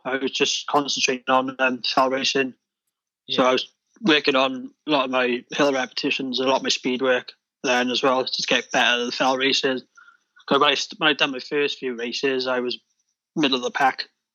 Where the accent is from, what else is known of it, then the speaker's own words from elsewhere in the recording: Wales, United Kingdom; But also the fact of running the length of my home country as well, that appealed to me.